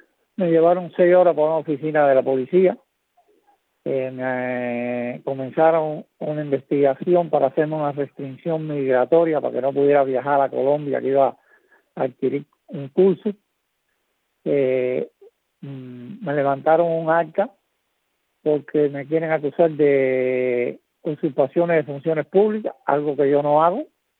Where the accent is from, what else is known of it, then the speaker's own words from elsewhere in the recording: Cuba; Soy el único cubano en este momento que no puede salir de su municipio.